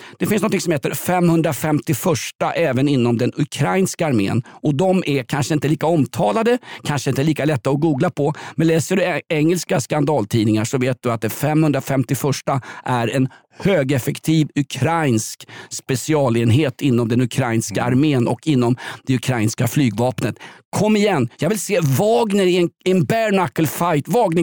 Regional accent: Nälsta, Stockholm County, Sweden; han var väl som jag i det gamla pojkrummet hemma i Nälsta

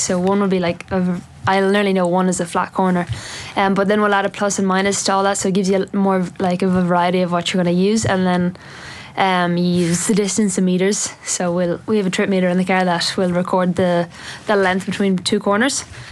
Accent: Galway, Connacht, Ireland; I'm from Galway

